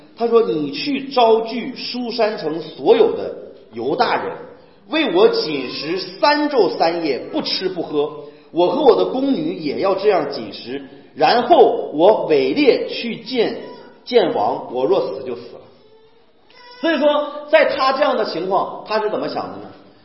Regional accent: Northeast China, China; accent: Northeastern Mandarin; 就用我们东北话讲，这个爷们儿

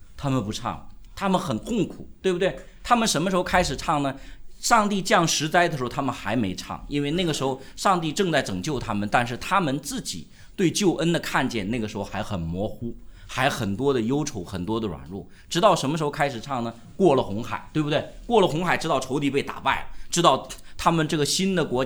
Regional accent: China; 我们中国人其实目前来讲的话，我们有的很多这中国人想起来日本原来侵略我们

